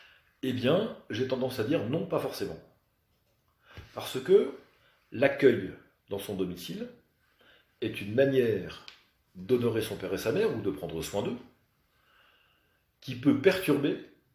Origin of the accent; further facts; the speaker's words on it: France; je dis ça aussi parce que je suis français, je l'assume parfaitement